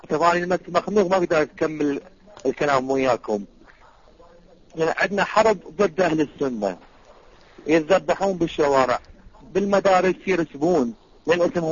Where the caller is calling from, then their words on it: Baghdad, Baghdad Governorate, Iraq; أنا أخبركم من بغداد.